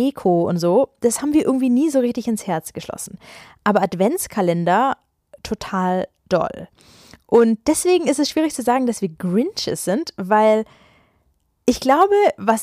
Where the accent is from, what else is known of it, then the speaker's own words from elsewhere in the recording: Ulm, Baden-Württemberg, Germany; weil meine Mutter kommt aus Hamburg, wir sind aber aufgewachsen in Ulm und mein Vater kommt aus Madrid.